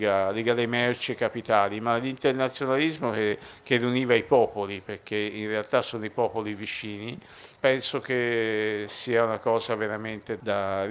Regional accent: Florence, Tuscany, Italy; io vengo da Firenze

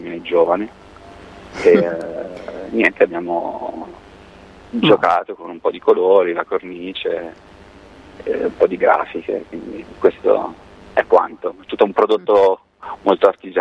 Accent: Milan, Lombardy, Italy; also born or lived in Verona; Guarda, io sono di Milano, ma ho vissuto 5 anni a Verona da ragazzetto.

